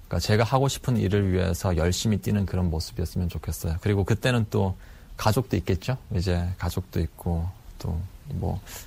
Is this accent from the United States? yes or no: no; Chongjin, North Hamgyong, North Korea; now in South Korea; 저는 청진이라는 곳이 고향이고요. 또 이제 함경북도 청진이 고향인데 제가 어렸을 때 가장 기억에 나는 거는 저희 집이 바닷가 근처에 있었거든요.